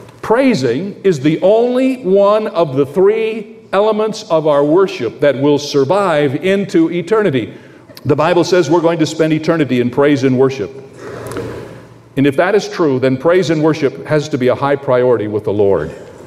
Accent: Midwest, United States; As most of you know, I came from the Midwest, and one of the historic education centers in the Midwest is in Wheaton, Illinois.

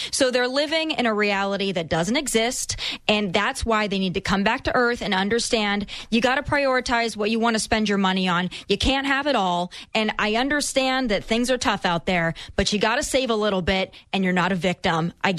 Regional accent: South Dakota, United States; All right, I grew up in South Dakota, so I can't imagine how different Minnesota is from Somalia, right?

